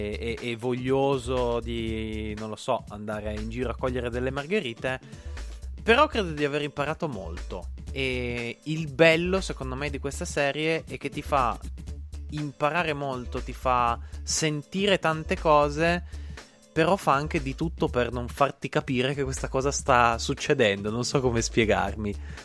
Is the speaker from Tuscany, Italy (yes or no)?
no; Piedmont, Italy; Siamo due piemontesi, né? Però non siamo di Biella.